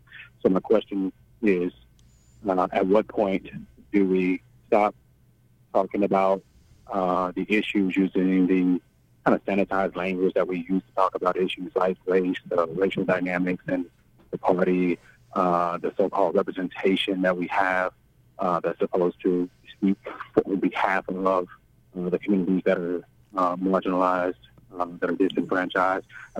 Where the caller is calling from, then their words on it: Memphis, Tennessee, United States; I'm calling from Midtown.